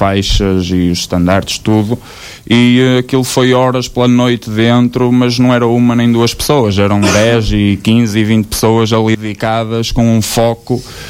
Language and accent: Portuguese; Alvarenga, Aveiro, Portugal; E achei por bem ir ver o jogo da minha terra. E movimentou muita gente também, e eu não podia ficar de fora.